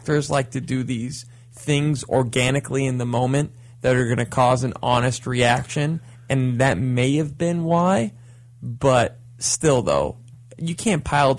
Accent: Lebanon; I'm from Lebanon, so the Syria situation is very close to home.

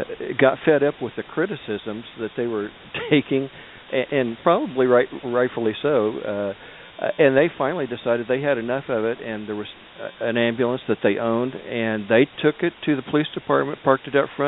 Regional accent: Wichita, Kansas, United States; So I ended up going down to I was from Wichita at the time, but I went down to Arkansas City, Kansas.

